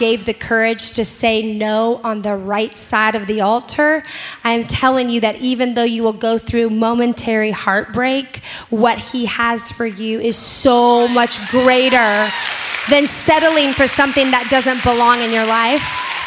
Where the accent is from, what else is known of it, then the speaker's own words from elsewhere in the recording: Seattle, Washington, United States; But so I was raised in Seattle, which is a long ways from here. Born and raised in Seattle.